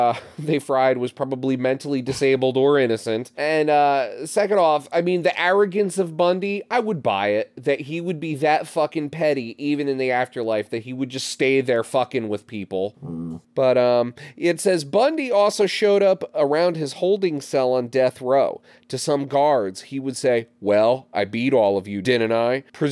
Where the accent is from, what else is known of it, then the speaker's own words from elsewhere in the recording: New Jersey, United States; we all knew, like, growing up in Jersey, we all knew, like, a kid just like Dan was talking about